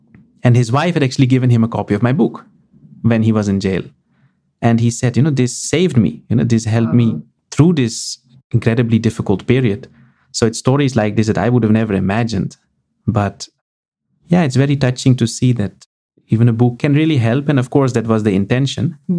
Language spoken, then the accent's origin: English; Netherlands; first language Dutch; English is a second language; Dutch is special to me because it's my mother tongue. It's, yeah. You know, I was born in Holland, born and raised.